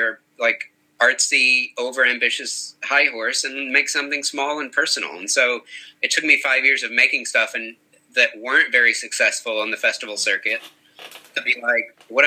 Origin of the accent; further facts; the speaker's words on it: the Carolinas, United States; I grew up in the Carolinas.